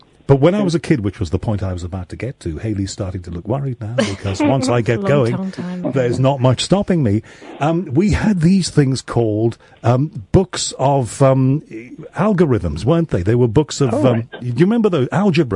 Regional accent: Liverpool, North West England, United Kingdom; accent: Liverpool; because my Liverpool accent was slightly milder like that, it was more kind

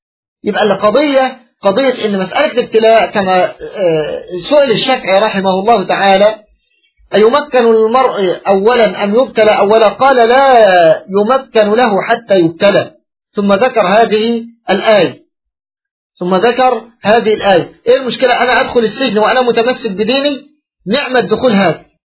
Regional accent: Egypt; ثم تمشي كما يقال عندنا في مصر 8 إلى ربع

